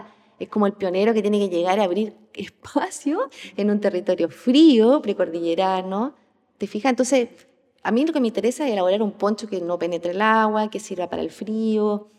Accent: Puerto Montt, Los Lagos, Chile; la región de los lagos donde yo vivo, donde yo nací en Puerto Montt

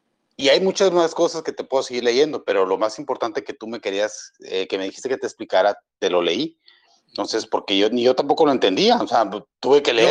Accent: Sonora, Mexico; now in United States; Yo no tengo la culpa, estoy de Sonora, soy mexicano, trabajo en Estados Unidos.

